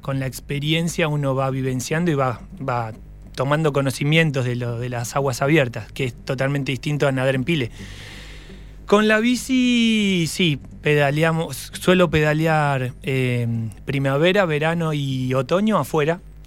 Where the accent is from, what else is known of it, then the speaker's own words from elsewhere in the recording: Tandil, Buenos Aires Province, Argentina; Yo soy oriundo de Tandil.